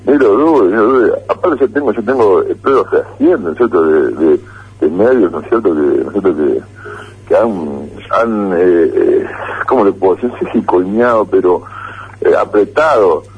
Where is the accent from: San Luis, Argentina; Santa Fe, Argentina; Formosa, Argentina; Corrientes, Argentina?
Santa Fe, Argentina; Nosotros somos santafesinos, ¿no es cierto?